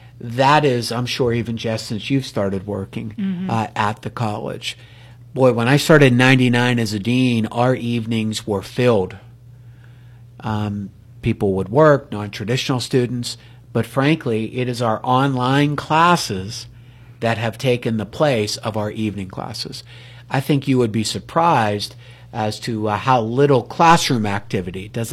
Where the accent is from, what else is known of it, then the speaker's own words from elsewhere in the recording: Ellwood City, Pennsylvania, United States; So last evening hosted a group actually from my hometown of Elwood City